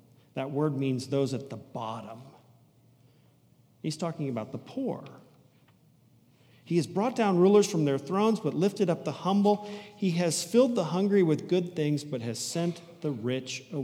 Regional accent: Leawood, Kansas, United States; So, I mean, should I feel guilty for growing up in Leawood?

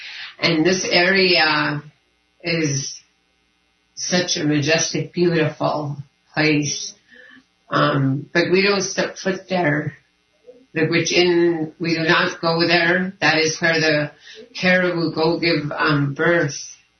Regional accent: Fort Yukon, Alaska, United States; I'm from Fort Yukon, which is 8 miles above the Arctic Circle.

